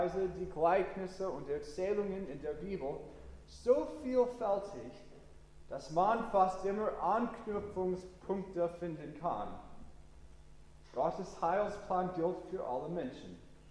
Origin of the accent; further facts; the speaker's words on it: Hermann, Missouri, United States; German is a second language; moved away; Ich erzähle so viel von meiner Heimat heute Morgen, zuerst wahrscheinlich, weil ich also stolz von meiner Heimat bin.